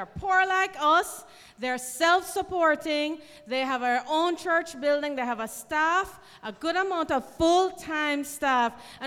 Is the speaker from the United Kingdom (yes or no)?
no; Jamaica; born there; I am fully Jamaican. My father's family came from India. My mother's family came from China. I was born in Jamaica. I look Filipino, and I really feel like I'm a black Jamaican